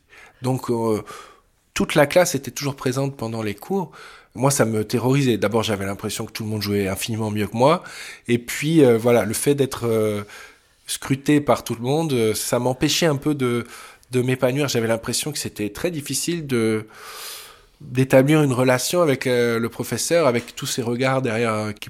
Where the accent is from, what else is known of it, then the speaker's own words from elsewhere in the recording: Paris, Île-de-France, France; born there; je suis né à Paris en 1980. Je suis pianiste.